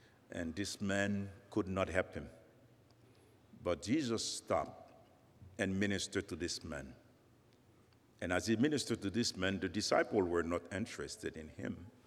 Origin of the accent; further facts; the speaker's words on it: Haiti; English is a second language; And I'm from Haiti